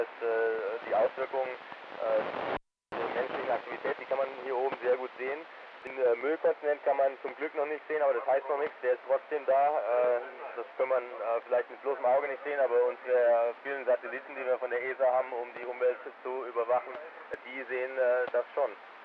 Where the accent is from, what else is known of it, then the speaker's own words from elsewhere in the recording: Künzelsau, Baden-Württemberg, Germany; also auch Künzelsau, wo ich herkomme